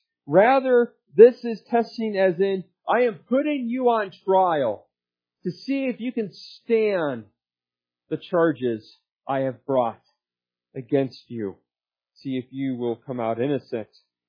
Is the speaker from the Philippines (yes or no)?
no; Nebraska, United States; one of the dumbest lawsuits ever filed sadly occurred in my home state of Nebraska.